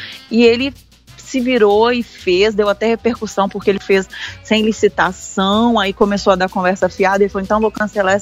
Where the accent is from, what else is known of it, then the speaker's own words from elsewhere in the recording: Contagem, Minas Gerais, Brazil; mas eu sou de Contagem, eu moro em Contagem.